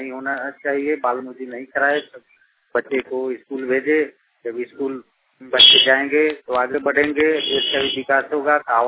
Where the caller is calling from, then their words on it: Motihari, Bihar, India; घर पसरामपुर थाना तुरगोलिया जिला पूर्वी चंपारण में एडीआर क्लब मुतिहारी से बोल रहा हूँ।